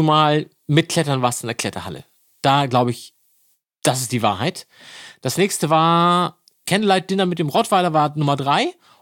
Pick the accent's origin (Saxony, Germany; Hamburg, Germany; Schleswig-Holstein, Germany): Hamburg, Germany; Das nochmal für mich als Hamburger.